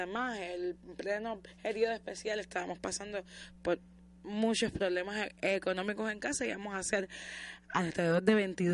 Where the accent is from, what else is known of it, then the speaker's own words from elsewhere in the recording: Diez de Octubre, Havana, Cuba; empecé a estudiar piano y a cantar en el coro de la comunidad de 10 de octubre, que es de donde soy.